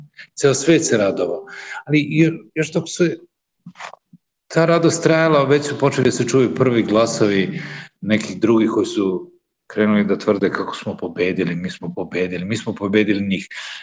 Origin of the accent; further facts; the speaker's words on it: Belgrade, Serbia; moved away as an adult; now in Cascais, Portugal; rođen sam u Beogradu 1961. godine. Tamo sam završio gimnaziju, posle fakultet likovnih umetnosti i magistarske studije slikarstva. Sada živim u Portugaliji, u mestu pored Lisabona, koje se zove Kaškajač. Ovde smo već skoro 30 godina.